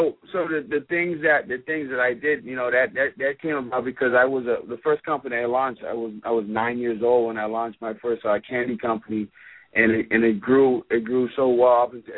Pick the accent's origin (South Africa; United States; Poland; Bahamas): Bahamas; I grew up in the Bahamas